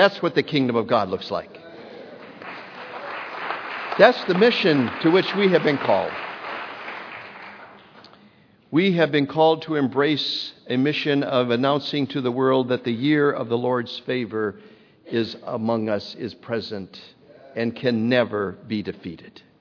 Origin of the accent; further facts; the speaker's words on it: Williston, North Dakota, United States; As you heard from Pastor Will, I grew up in Williston, North Dakota.